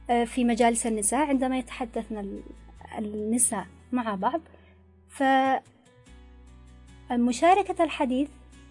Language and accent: Arabic; Yemen; نحن كيمنيين